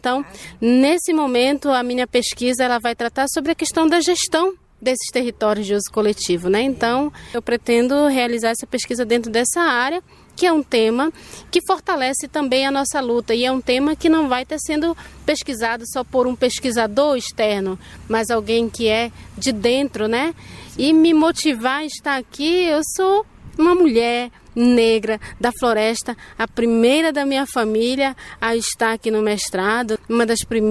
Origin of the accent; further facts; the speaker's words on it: Pará, Brazil; voltar para o nosso território, para o Marajó, para a minha terra querida.